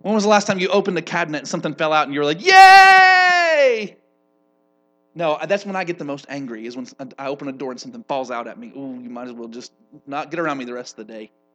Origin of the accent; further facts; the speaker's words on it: Eustis, Florida, United States; It makes me a little less proud to be from Eustis. And there's a long list of reasons to be proud of being from Eustis.